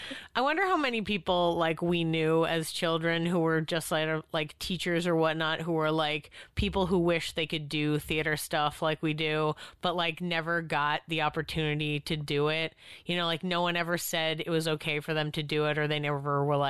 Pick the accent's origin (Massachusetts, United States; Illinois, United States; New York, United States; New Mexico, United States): Massachusetts, United States; Boston; No, I grew up in Boston and we didn't have magnet schools